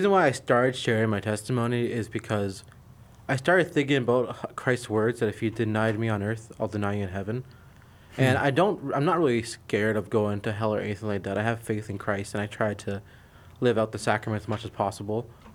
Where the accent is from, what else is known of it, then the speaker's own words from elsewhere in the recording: Nova Scotia, Canada; I grew up in Nova Scotia in Canada, and there's a small Muslim community there, and there's like one Muslim school there.